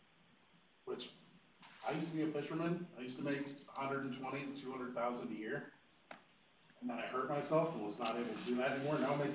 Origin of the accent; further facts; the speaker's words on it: Newport, Oregon, United States; I've lived here since 1988, the year I was born. My mom's lived here since 1970. I grew up in Nye Beach. Nye Beach was a poor neighborhood.